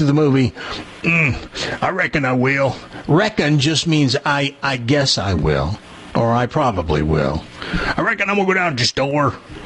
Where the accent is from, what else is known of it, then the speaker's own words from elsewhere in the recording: the South, United States; I heard it the whole time I grew up in the South.